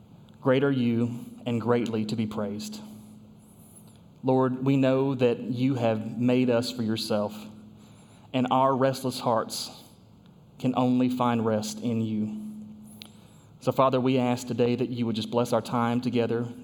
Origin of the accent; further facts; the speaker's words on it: Kentucky, United States; I grew up in Kentucky. My wife and I are both Kentuckians. If you couldn't tell by the accent, we're from southern Kentucky, actually, near the Tennessee border.